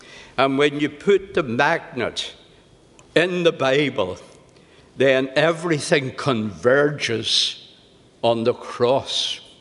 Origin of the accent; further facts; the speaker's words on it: Belfast, Northern Ireland, United Kingdom; When I was a wee boy growing up in Belfast many years ago, feels like hundreds of years ago